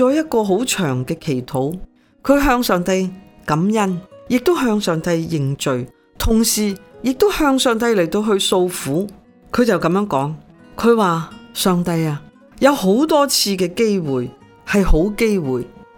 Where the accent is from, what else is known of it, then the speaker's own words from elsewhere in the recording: Hong Kong; 用我们香港人的说话就是20000元本金，现在大闸蟹闸住了10000多元